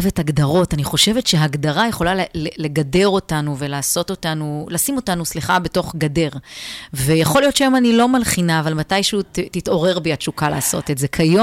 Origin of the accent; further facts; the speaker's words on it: Tiberias, Northern District, Israel; אז אני גדלתי בטבריה, להורים פשוטים